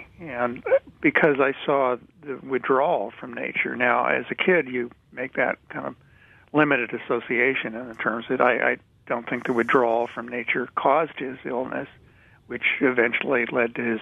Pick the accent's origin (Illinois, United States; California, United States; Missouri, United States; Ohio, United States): Missouri, United States; Raytown; Well, as a kid, I grew up outside of Raytown, Missouri, outside of Kansas City, and right on the edge of the suburbs.